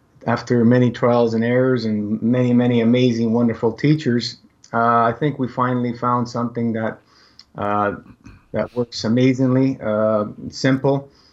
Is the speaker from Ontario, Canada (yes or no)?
yes; Toronto, Ontario, Canada; Yeah, I grew up in Toronto. Right now, I'm just a little north of there, about half an hour, 45 minutes, depending on time of day.